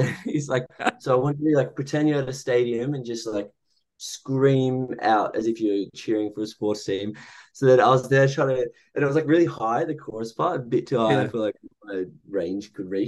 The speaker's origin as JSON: {"language": "English", "town": "Sydney", "region": "New South Wales", "country": "Australia", "tie": "born or raised there", "said": "Yeah, so I grew up in Sydney, Australia, by the beach"}